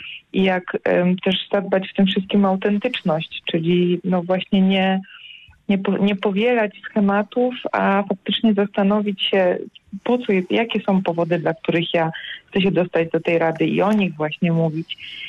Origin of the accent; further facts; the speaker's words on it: Łódź, Łódź Voivodeship, Poland; Ja jestem z Łodzi i tutaj w Łodzi mamy prawdziwy festiwal.